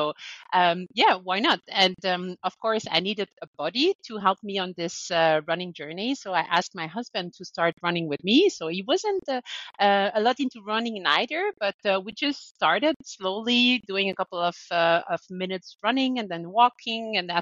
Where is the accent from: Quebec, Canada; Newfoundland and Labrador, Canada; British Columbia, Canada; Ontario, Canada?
Quebec, Canada; I was born and raised in Quebec in Canada. I'm 37 years old and I started running 7 years ago, almost by accident.